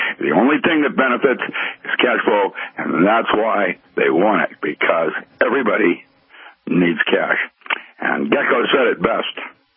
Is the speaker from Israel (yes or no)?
no; Philippines; moved away; when I grew up in the Philippines, I was the wrong color in 1948. And I had to learn how to defend myself on the streets of the Philippines.